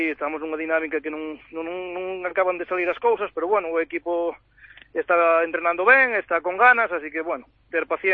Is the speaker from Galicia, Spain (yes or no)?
yes; Ribadeo, Galicia, Spain; son de Ribadeo e xugar na casa, pois, contente, orgulloso, non?